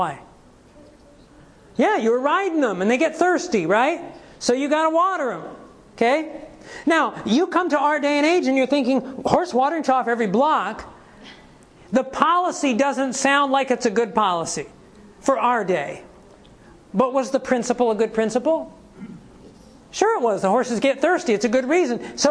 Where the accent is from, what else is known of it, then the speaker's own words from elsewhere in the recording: Ohio, United States; When I was in Ohio, I grew up in Ohio.